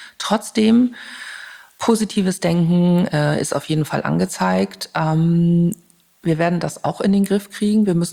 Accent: Germany; Was für mich schön ist als Deutsche, ist vielleicht für jemand anders völlig langweilig.

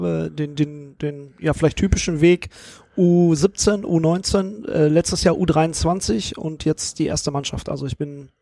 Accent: Oer-Erkenschwick, North Rhine-Westphalia, Germany; weil ich komme ja auch aus Erkenschwick.

